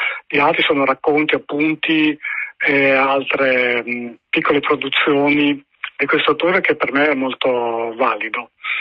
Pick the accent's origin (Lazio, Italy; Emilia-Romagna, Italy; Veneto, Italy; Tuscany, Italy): Emilia-Romagna, Italy; per me che sono emiliano non è del tutto comprensibile